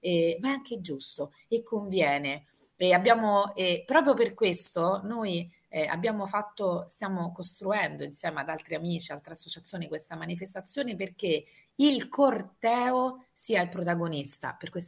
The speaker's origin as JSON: {"language": "Italian", "town": "Rome", "region": "Lazio", "country": "Italy", "said": "E come romana vi sottolineo che sarà pazzesco"}